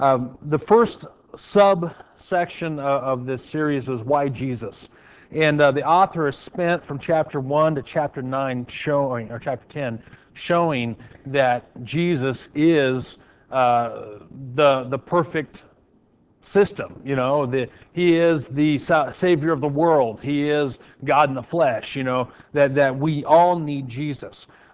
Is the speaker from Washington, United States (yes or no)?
no; Hermiston, Oregon, United States; anytime I go back to my hometown of Hermiston, Oregon, I feel guilty.